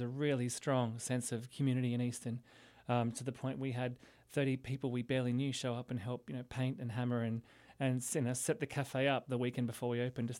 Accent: Australia; We're very relaxed. We're Australian. We come with a little more irreverence.

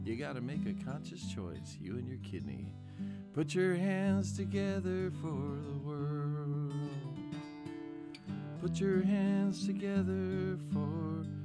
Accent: Hawaii, United States; Interesting, you know, being Hawaiian, Portuguese, with Chinese, Japanese, Irish, all that stuff.

